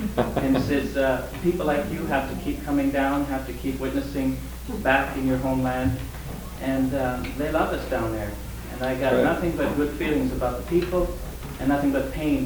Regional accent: Canada; I'm Canadian, by the way.

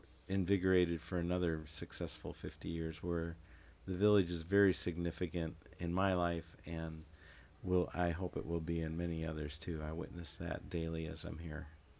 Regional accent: Snohomish, Washington, United States; I'm from Snohomish, Washington.

